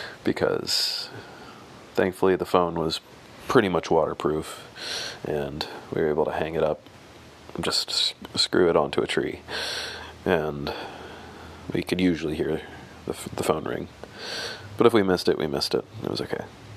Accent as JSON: {"language": "English", "region": "Alaska", "country": "United States", "tie": "born or raised there", "said": "So after growing up in Alaska, I then made my way down to South Carolina."}